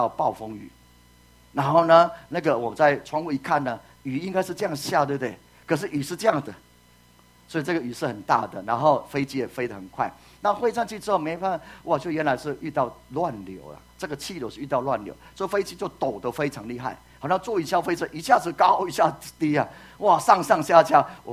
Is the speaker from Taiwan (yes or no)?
yes; Taiwan; 本来好像看不太起我们台湾人会宣教的